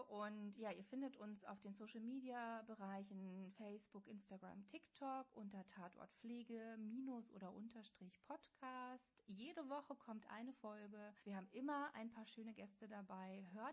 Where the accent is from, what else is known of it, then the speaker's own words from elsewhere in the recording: Northern Germany, Germany; now in Berlin, Germany; ich komme ja aus dem Norden und jetzt hier in Berlin